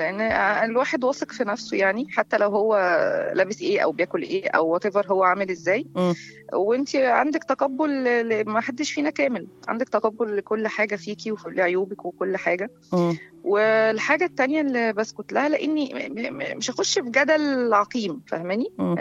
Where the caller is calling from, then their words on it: 6th of October City, Giza Governorate, Egypt; من 6 اكتوبر